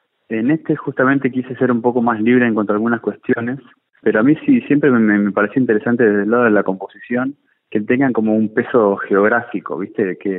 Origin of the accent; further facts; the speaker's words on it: Buenos Aires, Argentina; born there; yo nací en Buenos Aires, ¿viste? Tampoco es que nací en Santiago del Estero y los domingos se bailaba chacarera en el patio de mi casa